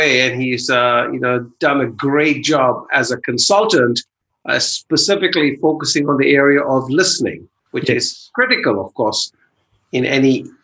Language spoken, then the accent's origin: English; Malaysia; moved away as an adult; now in Australia; I was born and brought up in Malaysia, Jürgen. My parents are of Indian heritage, Indian ethnicity. They went over to Malaysia to work, and I was born and raised there.